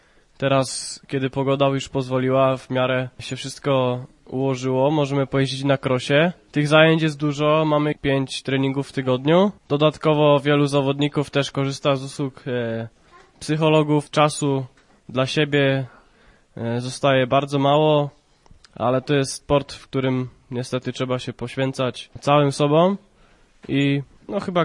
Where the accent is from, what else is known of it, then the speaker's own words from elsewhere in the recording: Greater Poland Voivodeship, Poland; Ja nie jestem z Leszna, ja chodziłem do przedszkola w Dżyczkowie, taka mała miejscowość nieopodal Osiecznej, leżąca. To był rok 99